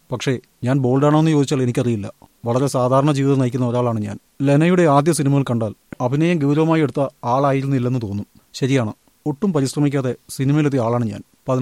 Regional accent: Thrissur, Kerala, India; moved away as an adult; now in Bangalore, India; ജനിച്ചു വളർന്നത് തൃശ്ശൂരിലാണ്.

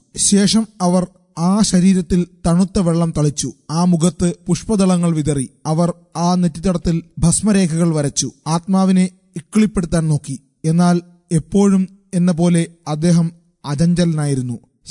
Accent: West Bengal, India; first language Bengali; Malayalam is a second language; അവിടെയാണ് ഞാൻ ജനിച്ചത്. എന്റെ സ്കൂൾ വിദ്യാഭ്യാസം ബംഗാളിലാണ് പൂർത്തിയാക്കിയത്. മാത്രമല്ല എന്റെ ഫസ്റ്റ് ലാംഗ്വേജ് ബംഗാളിയായിരുന്നു.

